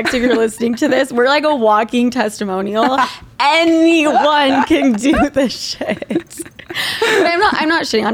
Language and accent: English; Utah, United States; now in New York City, United States; I'm from Utah.